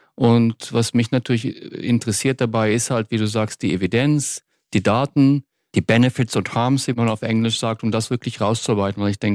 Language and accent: German; Lower Saxony, Germany; moved away as an adult; now in Norway; Also ich habe in Göttingen studiert, ich komme aus Südniedersachsen und bin nach dem Studium eigentlich ganz zufällig nach Norwegen gegangen.